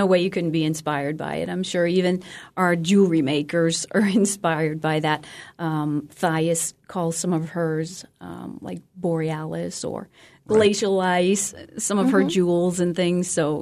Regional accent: Maine, United States; I'm originally from Maine. I've been here since 2011.

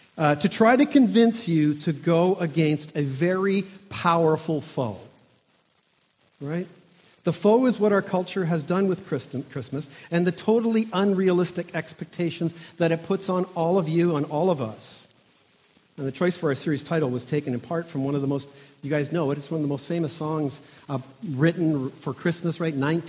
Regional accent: Toronto, Ontario, Canada; now in Squamish, Canada; Facebook says that my hometown is Toronto.

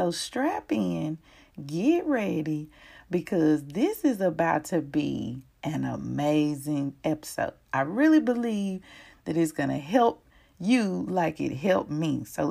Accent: Mississippi, United States; I can remember growing up in the South, Mississippi to be exact, which is where I currently live right now.

